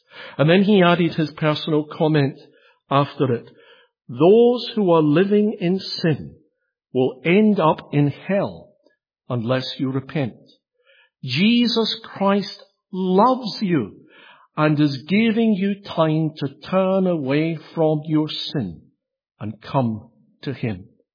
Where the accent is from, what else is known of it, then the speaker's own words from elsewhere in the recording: Scotland, United Kingdom; Now, as a Scot whose team will be represented in the World Cup, I'm rather glad that he'll not be playing against us.